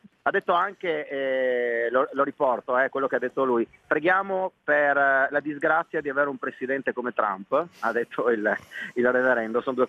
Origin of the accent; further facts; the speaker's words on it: Trieste, Friuli-Venezia Giulia, Italy; accent: Triestine dialect; Io sono legatissimo a Trieste, Mirella diceva prima del mio libro, la particolarità è che io ho usato il mio dialetto triestino, io ho raccontato New York in dialetto triestino.